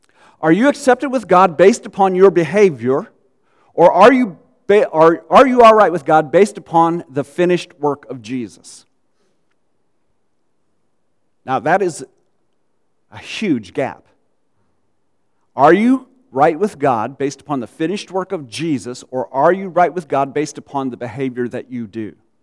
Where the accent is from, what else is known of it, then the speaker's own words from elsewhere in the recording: Gary, Indiana, United States; I grew up in Gary, Indiana. At the time, it was kind of like Detroit is now. It was a murder capital of the United States for years.